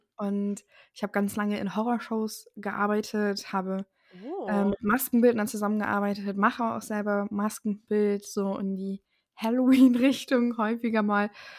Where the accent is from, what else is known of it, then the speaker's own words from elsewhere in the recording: North Sea coast, Germany; komme von der Nordsee und bin jetzt seit ein paar Tagen 26 Jahre alt